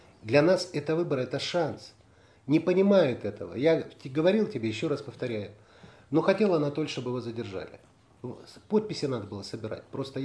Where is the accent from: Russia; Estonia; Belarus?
Belarus; конечно, я же белорус